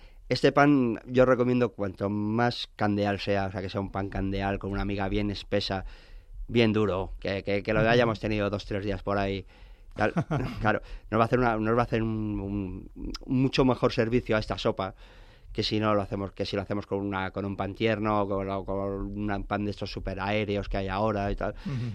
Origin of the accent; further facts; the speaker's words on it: Madrid, Community of Madrid, Spain; yo soy madrileño.